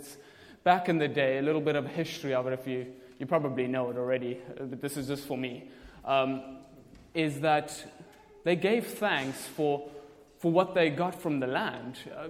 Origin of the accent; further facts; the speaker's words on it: South Africa; I'm from South Africa.